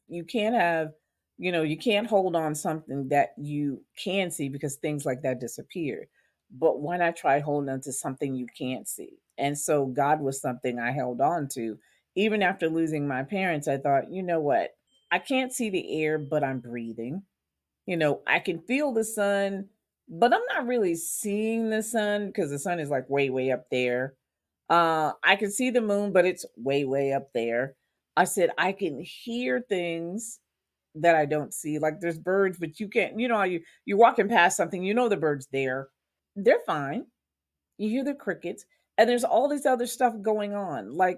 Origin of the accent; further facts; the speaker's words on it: Louisiana, United States; Keesler was close to Louisiana. I'm from Louisiana, so it was close to home.